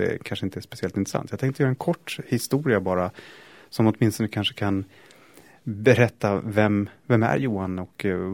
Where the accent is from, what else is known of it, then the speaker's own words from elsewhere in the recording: Stockholm, Stockholm County, Sweden; also born or lived in Leksand; now in Vallentuna, Sweden; Men jag är också född i Stockholm. 1973 så föddes jag på Södermalm och växte sedan upp bland på Söders höjder egentligen. Ända fram till, jag var 14 egentligen, slutade 8. Och flyttade upp till Leksand